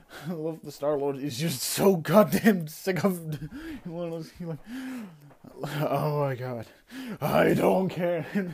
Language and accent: English; United Kingdom; Oi, I'm British, bruh.